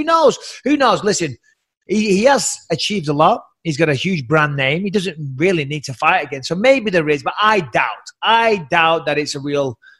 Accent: England, United Kingdom; Because I'm an English motherfucker. English, deal

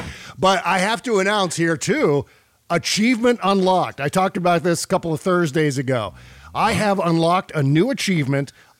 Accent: United States; I'm an American.

